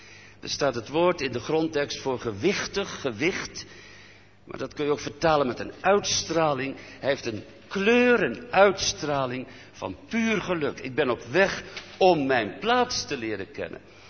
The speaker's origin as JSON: {"language": "Dutch", "region": "Gelderland", "country": "Netherlands", "said": "Als Veluwnaar mag ik erbij zeggen dat bij de Veluwnaren dat soms heel moeilijk te zien is wat er van binnen leeft."}